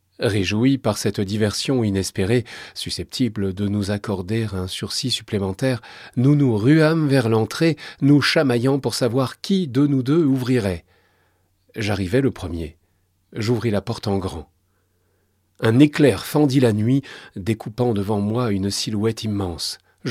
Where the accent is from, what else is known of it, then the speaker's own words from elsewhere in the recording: Île-de-France, France; born there; now in Périgueux, France; je suis né en 1970 dans le Val d'Oise. Après avoir vécu dans différents pays et pratiqué différents métiers, je me suis installé à Périgueux en 2023